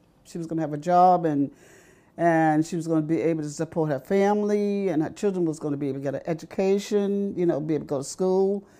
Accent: Herdick, Arkansas, United States; moved away as an adult; I grew up in Herdick, Arkansas, and I'm a reverse freedom rider. When I came from the South to the North, I was about 18 years of age.

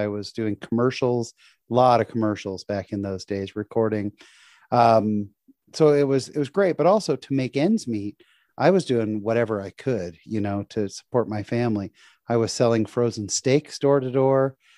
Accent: San Jose, California, United States; I was raised in San Jose, California. My wife is also from the Bay Area.

